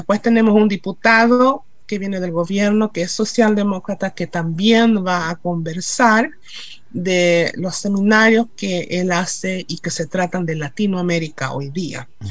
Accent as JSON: {"language": "Spanish", "country": "Sweden", "tie": "born or raised there", "said": "los traumas y las historias de nosotros que crecimos acá en Suecia."}